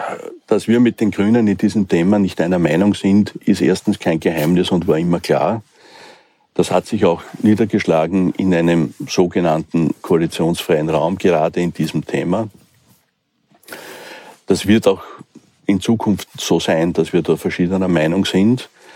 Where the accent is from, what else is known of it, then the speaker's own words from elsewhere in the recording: Wiener Neustadt, Lower Austria, Austria; Ich komme aus Wiener Neustadt.